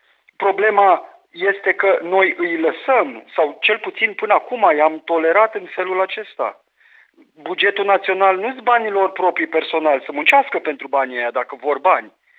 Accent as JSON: {"language": "Romanian", "country": "Romania", "said": "dar sunt român și asta e, sunt în țara aceasta."}